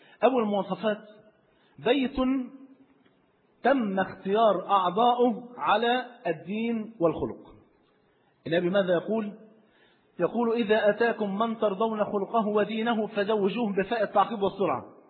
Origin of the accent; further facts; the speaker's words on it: Egypt; مريشه بلغه عندنا في مصر يعني مع بتاع فراخ